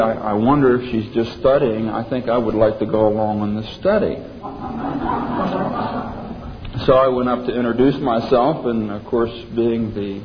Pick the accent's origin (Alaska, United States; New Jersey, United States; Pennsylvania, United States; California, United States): Pennsylvania, United States; Coatesville; now in Rising Sun, United States; Now, she happened to be from Rising Sun, Maryland, and I was from Coatesville, Pennsylvania.